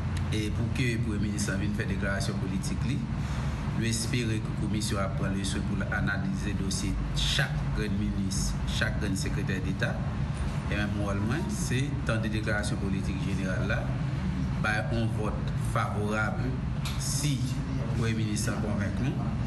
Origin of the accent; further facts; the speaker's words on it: Haiti; en tant que haïtien